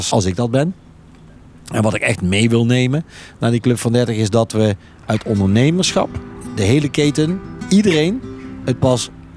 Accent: Veghel, North Brabant, Netherlands; kom uit Veghel.

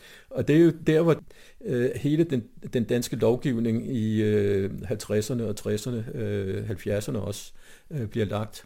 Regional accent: Ballerup, Capital Region of Denmark, Denmark; over på den anden side af vejen i Ballerup, hvor jeg er opvokset, ikke?

